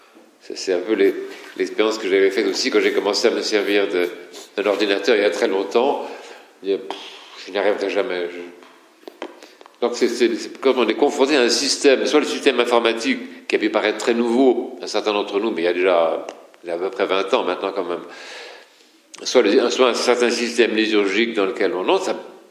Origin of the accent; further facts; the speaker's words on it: France; Moi, en tant que Français, si vous voulez, quand j'ai commencé à entrer dans l'office qu'on appelle